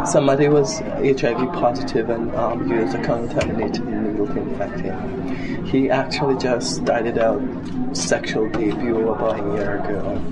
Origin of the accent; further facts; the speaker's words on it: Belize; I'm from Belize. I am the president of the United Belize Advocacy Movement.